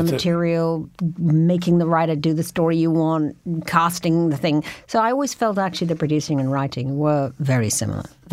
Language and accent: English; London, United Kingdom; Plus, I was from London, and so it was all new to me.